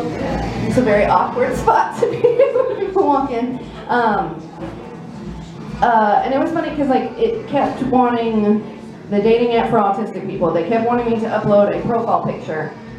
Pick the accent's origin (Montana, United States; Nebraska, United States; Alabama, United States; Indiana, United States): Indiana, United States; I'm from Southern Indiana. I grew up there my whole life, and I still live in Southern Indiana